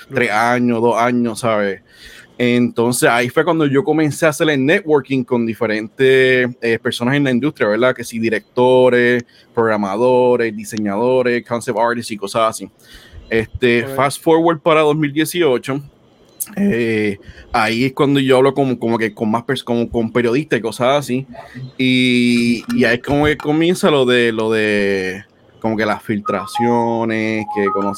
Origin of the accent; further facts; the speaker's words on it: Puerto Rico; now in United States; yo me mudé de Puerto Rico para acá, para Estados Unidos. Eso fue como en el 2011 por ahí.